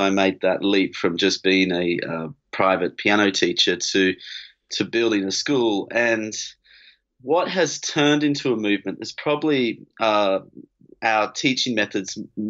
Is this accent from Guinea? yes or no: no; Tamworth, New South Wales, Australia; I'm from Australia originally. I was born in the I grew up in Tamworth. So for the Australian listeners, you'll know that that's the country music capital of the Southern Hemisphere.